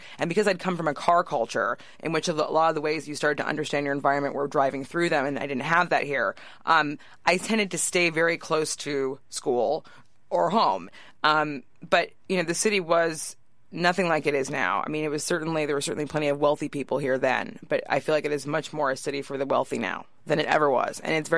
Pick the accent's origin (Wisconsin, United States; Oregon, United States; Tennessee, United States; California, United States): California, United States; Davis; now in New York, United States; I grew up in Davis, which is a college town near Sacramento. I think there were maybe 40,000 people when I was growing up there